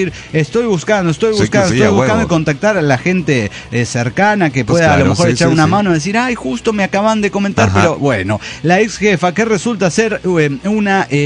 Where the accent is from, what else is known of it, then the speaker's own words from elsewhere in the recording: Mexico City, Mexico; de Ciudad de México.